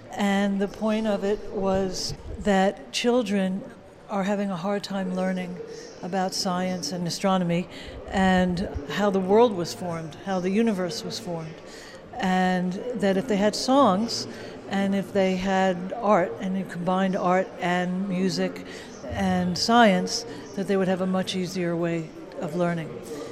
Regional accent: New York, United States; I grew up in New York, and I loved going to the Hayden Planetarium.

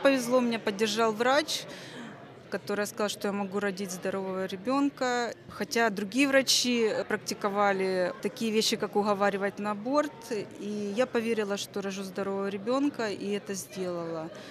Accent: Donetsk, Donetsk Oblast, Ukraine; Я из Донецка.

